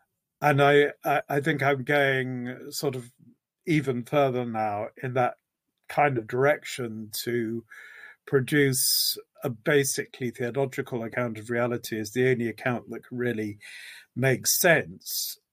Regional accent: United Kingdom; now in United States; And I'm half Scottish, half English, a little bit Irish. And I know most of the British Isles pretty well. And very attached to France and Italy as well. I've lived in Virginia for about nearly 7 years. I'm pretty rooted in Britain

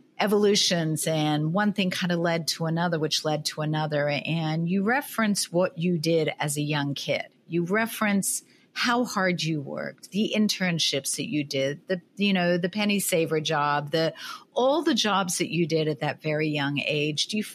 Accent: Australia; But you were just in Australia, and I know that it's burgeoning there, and that's my hometown. That's where I'm from

